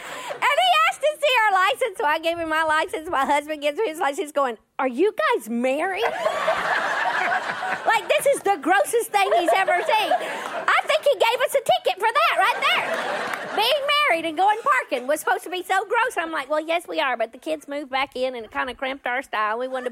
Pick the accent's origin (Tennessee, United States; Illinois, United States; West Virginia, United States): Tennessee, United States; He's living in Los Angeles, and we're from Tennessee, so we like it like this.